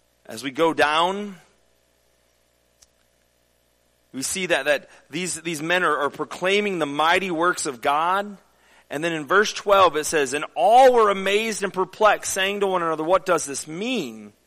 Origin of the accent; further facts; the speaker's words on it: Michigan, United States; also born or lived in Kentucky; now in Missouri, United States; when I grew up in Michigan and lived in Kentucky for a little while, and I thought I knew what wind was, and then I came to Missouri